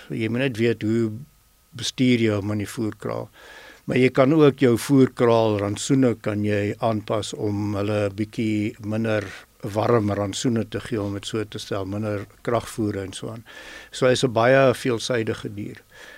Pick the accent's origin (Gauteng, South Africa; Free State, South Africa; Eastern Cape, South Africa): Gauteng, South Africa; Pretoria; Ek het in Pretoria groot geword.